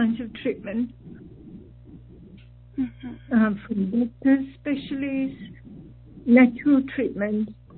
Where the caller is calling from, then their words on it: Australia; I'm calling from Australia.